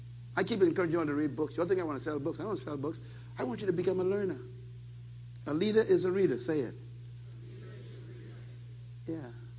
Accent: Bain Town, New Providence, Bahamas; And I say, I'm from Baintown. And they're like, what is Baintown? I say, it's one of the poorest areas of my island where I was born.

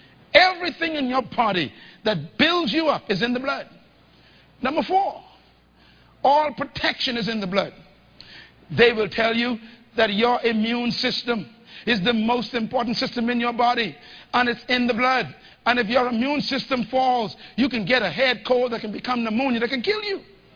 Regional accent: Baytown, Texas, United States; but I was brought up in Baytown.

